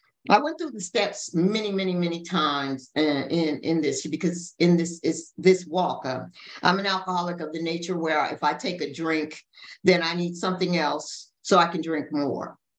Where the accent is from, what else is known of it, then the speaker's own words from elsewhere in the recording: Los Angeles, California, United States; now in Atlanta, United States; I'm broadcasting from Atlanta, Georgia. My original home is Los Angeles, California, where I hit my bottom and I got transformed into a different person.